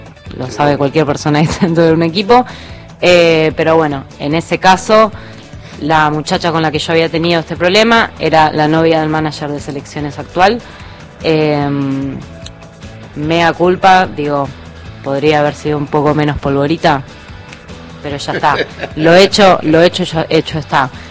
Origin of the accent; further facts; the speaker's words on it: Argentina; Mi naturaleza, nuestra naturaleza como argentinos